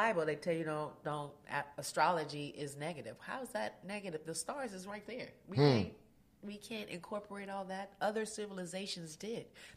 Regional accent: California, United States; Because the way I grew up in the Bay Area, and it's about character development.

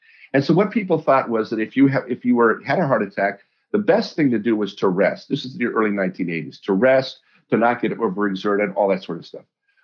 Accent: Colorado, United States; I grew up in Colorado, and when I was in high school, I picked up the guitar and started playing guitar

